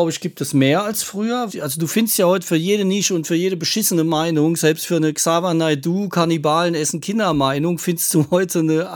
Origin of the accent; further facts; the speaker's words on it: Baden-Württemberg, Germany; also ich komme ja aus der Mannheim-Umgebung